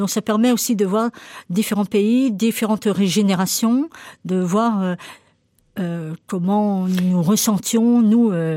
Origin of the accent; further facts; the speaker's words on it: Normandy, France; la Normandie. Je suis normande, donc c'était plaisant de parler aussi de son pays.